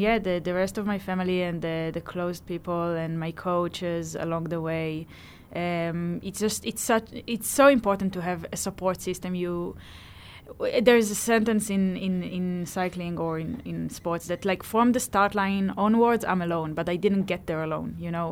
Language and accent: English; Israel; from Israel. I'm the Israeli champion.